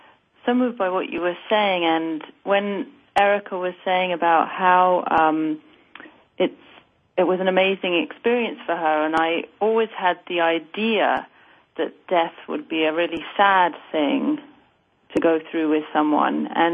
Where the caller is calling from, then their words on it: Cambridge, East of England, United Kingdom; I'm calling in from Cambridge, England.